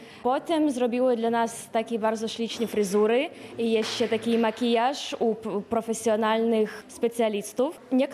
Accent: Kyiv, Ukraine; Z Ukrainy, z Kijowa.

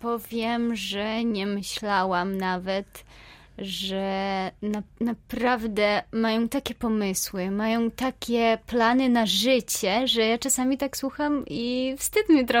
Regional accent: Ukraine; Ja ogólnie jestem z Ukrainy, także język ukraiński, rosyjski, no i tutaj już polski też, angielski ogarniamy

